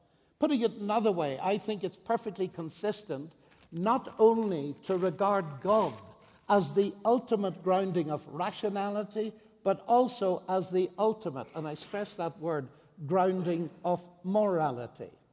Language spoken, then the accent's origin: English; Northern Ireland, United Kingdom; I'm from Northern Ireland. My parents were Christian, but they were not sectarian, which is very remarkable.